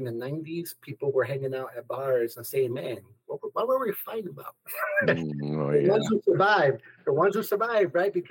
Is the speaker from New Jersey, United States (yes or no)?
no; Chicago, Illinois, United States; I went to Prosser, even though I grew up on Chicago and Damon, because Wells and Clemente High School were my community schools.